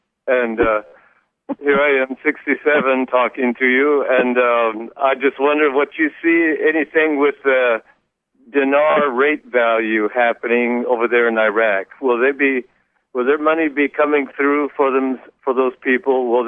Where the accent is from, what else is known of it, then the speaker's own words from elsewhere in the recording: Nikiski, Alaska, United States; I'm from Nikiski, and I met you when I was 18